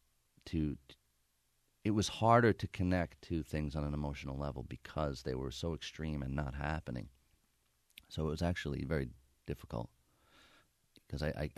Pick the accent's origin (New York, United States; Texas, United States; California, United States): New York, United States; I think growing up in New York, the odds are against you.